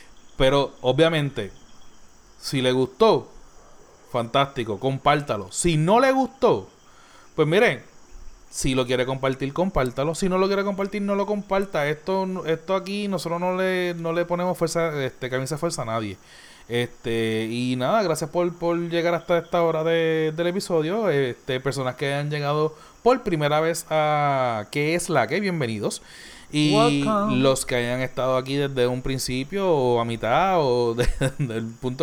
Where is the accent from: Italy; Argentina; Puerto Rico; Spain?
Puerto Rico; Simplemente estamos dando nuestro sentir como puertorriqueños